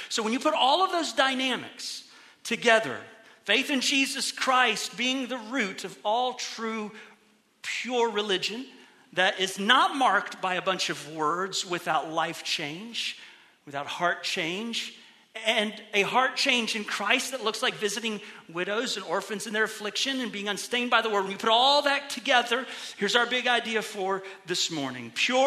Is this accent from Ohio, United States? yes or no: yes; Middletown, Ohio, United States; You know, Vice President Vance is from my hometown, Middletown, Ohio.